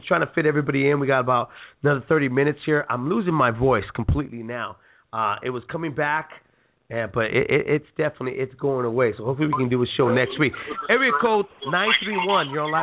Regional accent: San Jose, California, United States; I'm from San Jose. I'm from San Jose, California, and that's like the mecca of USC.

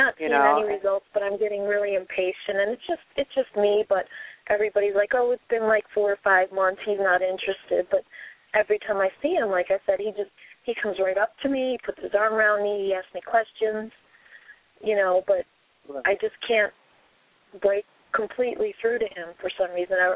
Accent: Chicago, Illinois, United States; I'm from Chicago

